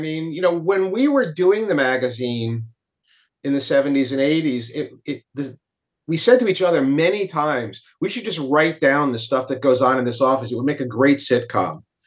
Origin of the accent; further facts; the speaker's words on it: New York, United States; Well, I'm a New Yorker born and bred, but I've been in Brooklyn in my second term of tour of duty, 25 years.